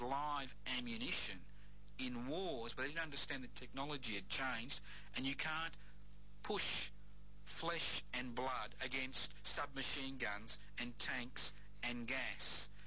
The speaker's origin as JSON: {"language": "English", "country": "Australia", "said": "We are very Australian. This is it. This is what I'm saying."}